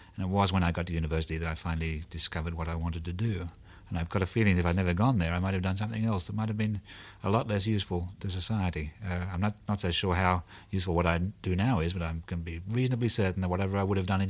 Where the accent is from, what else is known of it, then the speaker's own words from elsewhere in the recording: New South Wales, Australia; And that's about growing up in Australia.